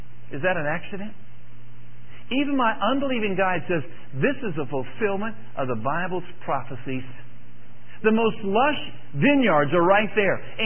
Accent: Kansas, United States; I mean, I'm from Kansas, and so I'm still thrilling in all the flowers and so on that you guys have here.

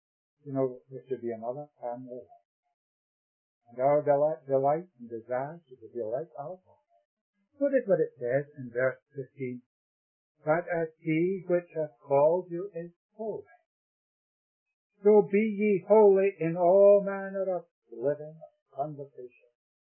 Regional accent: Scotland, United Kingdom; When I was a boy, growing up in Scotland

